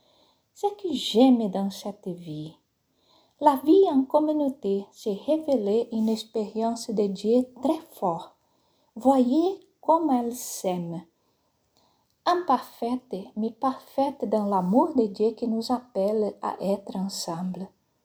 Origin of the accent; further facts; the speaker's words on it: Brazil; French is a second language; je suis brésilienne d'origine japonaise. Je suis née et j'ai grandi à la campagne, avec une vie pas très facile mais heureuse. Mes parents étaient de tradition bouddhiste